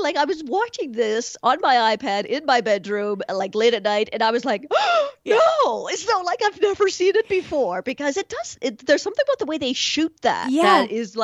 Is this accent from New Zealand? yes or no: no; Edmonton, Alberta, Canada; Edmonton happens to be the name of my hometown.